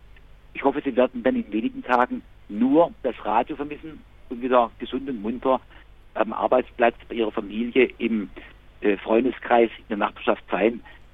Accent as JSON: {"language": "German", "region": "Baden-Württemberg", "country": "Germany", "tie": "born or raised there", "said": "Ich bin in Stuttgart geboren, in Bitzingen aufgewachsen, war in Tübingen zum Studium"}